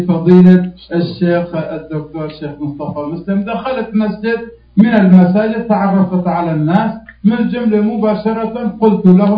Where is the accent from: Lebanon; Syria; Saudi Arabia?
Syria; Aleppo Governorate; أنا كردي من أكراد سوريا، مفتي منطقة عفرين.